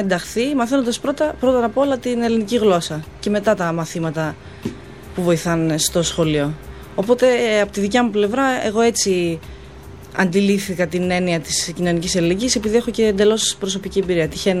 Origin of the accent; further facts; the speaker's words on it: Germany; επειδή μεγάλωσα στη Γερμανία